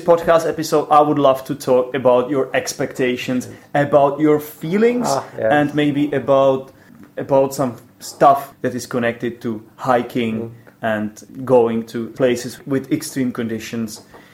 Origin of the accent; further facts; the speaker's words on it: Poděbrady, Central Bohemian Region, Czechia; Jirka is an estate agent from Poděbrady, which is my hometown. This is where I live. And this is where we are today recording this episode.